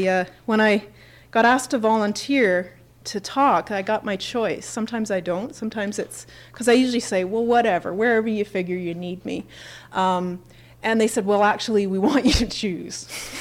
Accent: Canada; and I am Canadian. I am Canadian

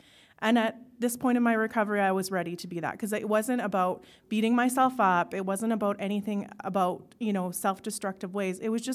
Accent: Edmonton, Alberta, Canada; So yesterday, I'm from Edmonton, and so it's about 2.5 hour drive.

